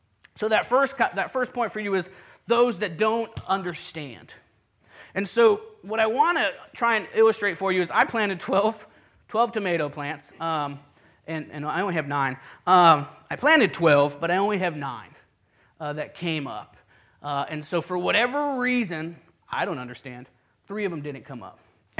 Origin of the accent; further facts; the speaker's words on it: Puerto Rico; I grew up in Puerto Rico. My parents were missionaries, and so for 18 years of my life, I grew up there.